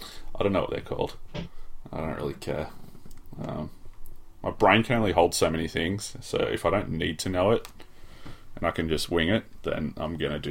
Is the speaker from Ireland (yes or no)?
no; Australia; I'm Australian. You'll have to teach me English first